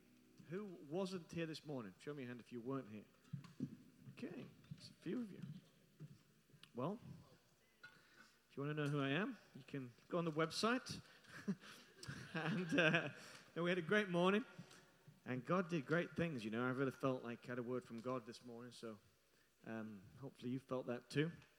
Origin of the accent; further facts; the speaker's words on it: Barnsley, Yorkshire and the Humber, United Kingdom; now in Staffordshire, United Kingdom; And I'm originally a Yorkshireman. I'm from Yorkshire, from Barnsley, South Yorkshire. Hey, James. And I'm from that little town. And then I moved to Staffordshire about 3 years ago.